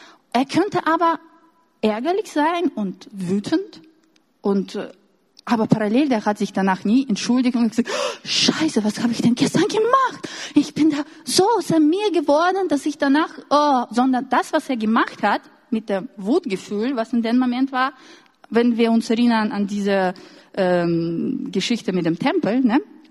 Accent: Russia; German is a second language; als Russin und die in sowjetischer Prägung und Kultur aufgewachsen bin

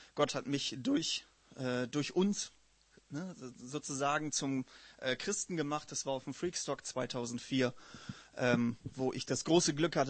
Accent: Münster, North Rhine-Westphalia, Germany; ich komme aus Münster

